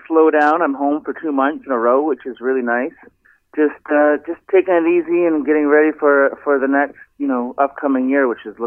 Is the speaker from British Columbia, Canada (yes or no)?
no; Ontario, Canada; I'm originally from Ontario, so it's always a great excuse to catch up with family and friends.